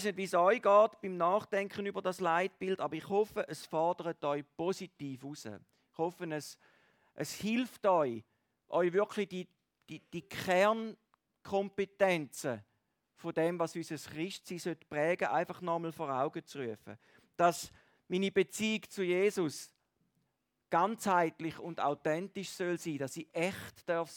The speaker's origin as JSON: {"language": "German", "region": "St. Gallen", "country": "Switzerland", "said": "Also wenn selbst ich das als St. Galler hinkriege"}